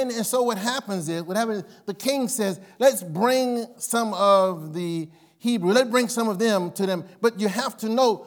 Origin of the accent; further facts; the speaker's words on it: New Iberia, Louisiana, United States; left my little humble town of New Iberia, Louisiana, if you've ever had Tabasco, then you've visited my hometown.